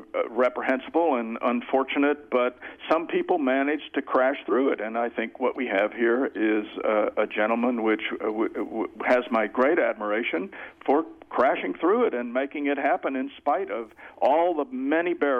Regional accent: United States; This is a typical American opinion, and I'm an American, and I like that opinion.

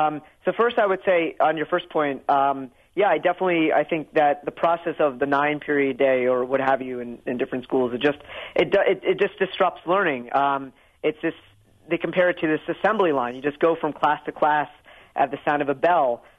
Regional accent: New York, United States; I think for example, I'm from New York, and New York is probably the ground zero of the opting out of testing movement.

